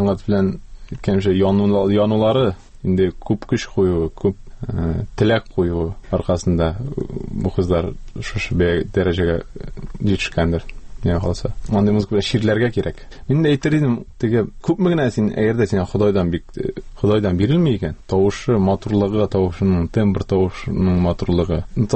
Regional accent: Kazan, Tatarstan, Russia; born or raised there

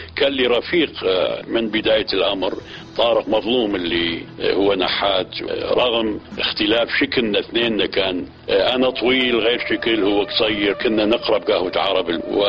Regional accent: Mosul, Nineveh, Iraq; أنا نشأت في مدينة الموصل اللي هي المدينة التاريخية التراثية، وقرب نهر دجلة وقرب مدينة نينوى التاريخية، ويحيط بنا أماكن تراثية. بيتنا، بيوتنا أصلاً، محلتنا باب النبي نسميها، بيوت كلها تراثية.

